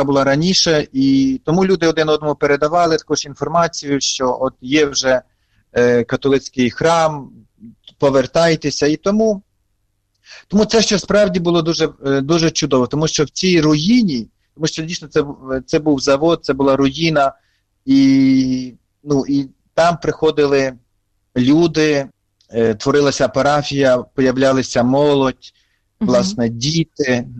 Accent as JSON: {"language": "Ukrainian", "town": "Tyvriv", "region": "Vinnytsia Oblast", "country": "Ukraine", "tie": "born or raised there", "said": "Так, дійсно, я є родом з Тиврова"}